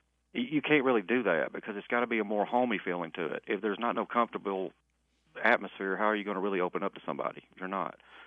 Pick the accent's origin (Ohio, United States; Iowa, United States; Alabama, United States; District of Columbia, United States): Alabama, United States; moved away; Originally I'm from Alabama, and I come up here, and I lived in Oskaloosa for a while